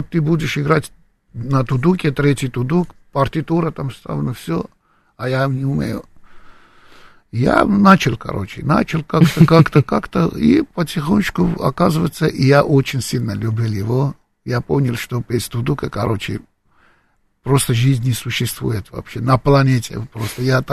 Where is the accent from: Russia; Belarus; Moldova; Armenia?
Armenia; Gyumri, Shirak; Я из Гюмри. Из второго города в Армении.